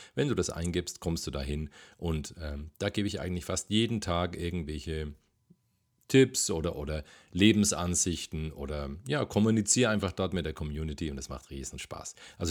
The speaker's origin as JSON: {"language": "German", "region": "Bavaria", "country": "Germany", "said": "aus Bamberg. Also hörst du schon am rollenden R. Ich bin ein echt Franke, ein echter Franke, ein waschechter Oberfranke in Bayreuth leben, gerade eben."}